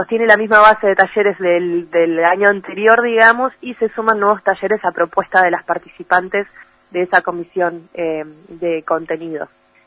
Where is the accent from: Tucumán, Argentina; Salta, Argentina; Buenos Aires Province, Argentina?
Buenos Aires Province, Argentina; La Plata; Yo puntualmente soy de La Plata